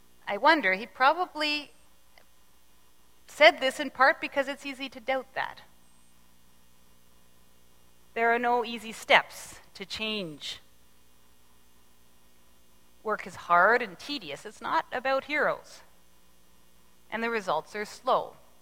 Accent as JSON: {"language": "English", "region": "Ontario", "country": "Canada", "said": "I come from Southern Ontario, and in my memory, winters always seemed eternally long."}